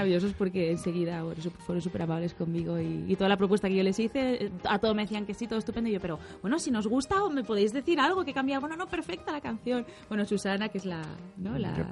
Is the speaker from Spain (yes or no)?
yes; Alicante, Valencian Community, Spain; now in Madrid, Spain; Llegué a Madrid hace poquito, hace más o menos un año, a buscar la aventura. Yo soy de Alicante.